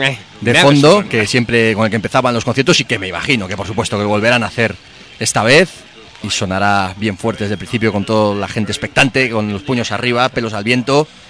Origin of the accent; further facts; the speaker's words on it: Madrid, Community of Madrid, Spain; Y los que somos de Madrid, los que estamos acostumbrados a la Mau, seguimos protestando